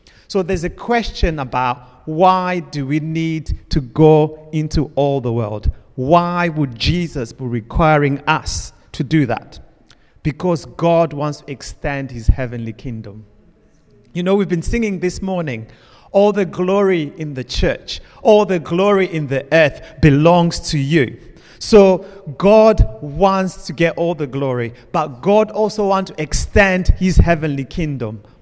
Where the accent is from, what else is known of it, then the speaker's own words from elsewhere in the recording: Zimbabwe; born there; I was born in Zimbabwe. I went to a school called Prince Edward.